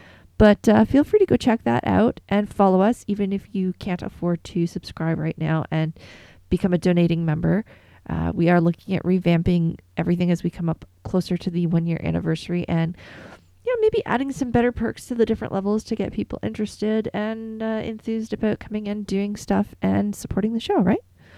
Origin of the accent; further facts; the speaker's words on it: Canada; And being Canadian, it could be pronounced a number of different ways